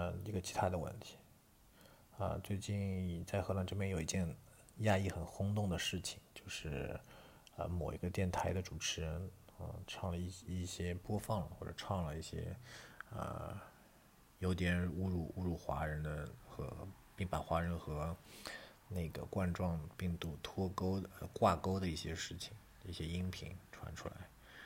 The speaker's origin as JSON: {"language": "Chinese", "country": "China", "said": "我当时说我是从中国来的"}